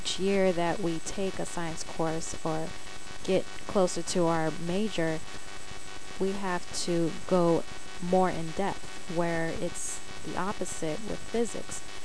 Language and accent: English; San Diego, California, United States; I'm from San Diego, California.